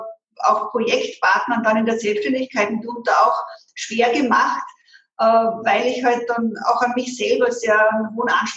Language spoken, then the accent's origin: German; Salzburg, Austria; Ich komme aus Salzburg, aus der Stadt Salzburg, bin, wie man immer sagt, eine der wenigen echten Salzburgerinnen. Meine Eltern waren beide angestellt.